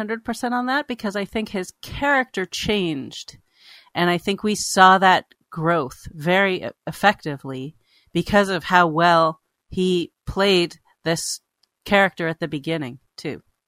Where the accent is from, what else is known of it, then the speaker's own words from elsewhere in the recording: Toronto, Ontario, Canada; now in New York, United States; I'm from Toronto and I live in New York.